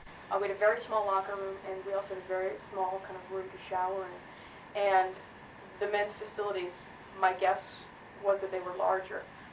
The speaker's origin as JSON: {"language": "English", "region": "New Jersey", "country": "United States", "tie": "born or raised there", "said": "I grew up, I was born in New Jersey and I graduated high school in New Jersey, though I spent some time in there out of the state of New Jersey."}